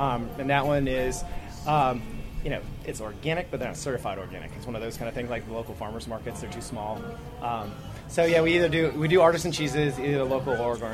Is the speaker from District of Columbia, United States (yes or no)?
yes; Washington, District of Columbia, United States; From Washington, D.C.